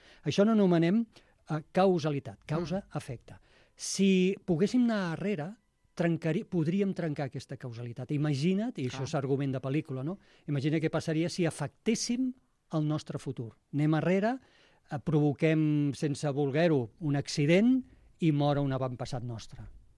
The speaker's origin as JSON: {"language": "Catalan", "town": "Tarragona", "region": "Catalonia", "country": "Spain", "said": "com que soc de Tarragona, m'he imaginat en un circ romà"}